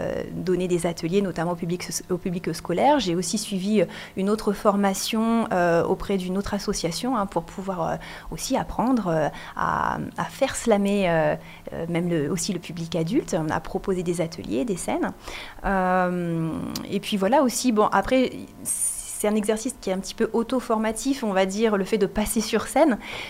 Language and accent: French; Reims, Grand Est, France; en 2022, j'ai déménagé dans les Alpes de Haute-Provence. Donc moi, à la base, je suis rémoise